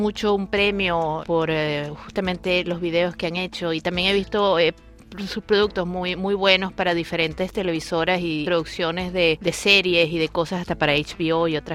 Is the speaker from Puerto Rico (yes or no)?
no; Venezuela; Para los que somos venezolanos tiene significado